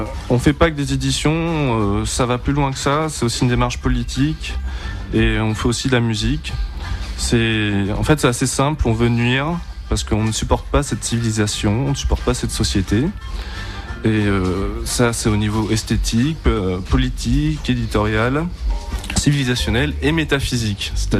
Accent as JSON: {"language": "French", "town": "Paris", "region": "Île-de-France", "country": "France", "also_born_or_lived": "Tours", "said": "moi j'habite à Paris, je suis parisien, mais j'habitais 14 ans à Tours, de 85 à 99."}